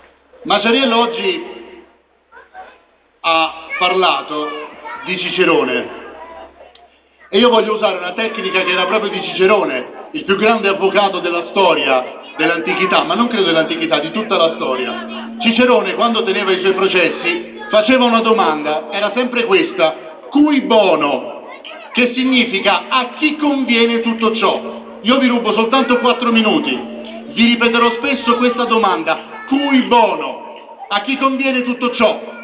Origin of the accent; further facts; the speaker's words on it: Pignataro Maggiore, Campania, Italy; siamo tutti Caleni, anche io che sono di Pignataro